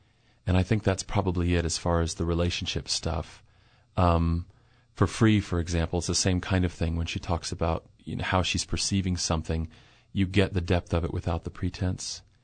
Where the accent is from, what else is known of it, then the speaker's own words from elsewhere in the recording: United States; not so much for me as an American per se